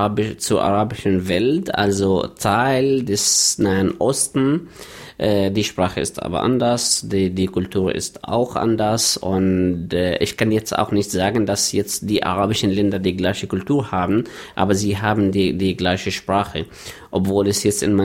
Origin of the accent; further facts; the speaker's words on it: Palestine; German is a second language; moved away as an adult; now in Dortmund, Germany; ich komme aus Palästina, habe dort, bevor ich nach Deutschland kam, Journalistik und Politik studiert. Nach meinem Bachelor bin ich im Jahr 2000 nach Deutschland gekommen